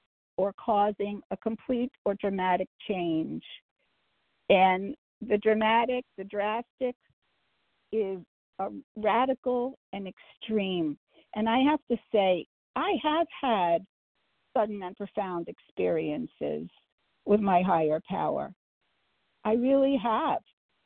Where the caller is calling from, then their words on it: Cambridge, Massachusetts, United States; I'm calling from Cambridge, Massachusetts, Eastern Time